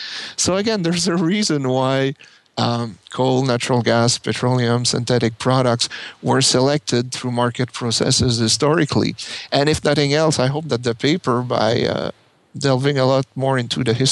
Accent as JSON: {"language": "English", "region": "Quebec", "country": "Canada", "tie": "born or raised there", "said": "I grew up in Canada where it's pretty cold and, you know, most people wouldn't want to live there, especially Quebec, where I'm from."}